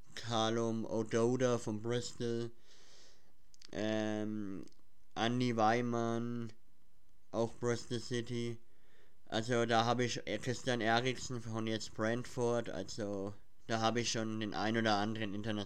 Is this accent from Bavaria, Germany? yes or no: yes; Schwabach, Bavaria, Germany; Und woher wir kommen aus dem Schwabacher Raum. Ja, also für die meisten ist Schwabach ja eher unbekannt, glaube ich. Aber wir kommen aus dem Schwabacher Raum, ja.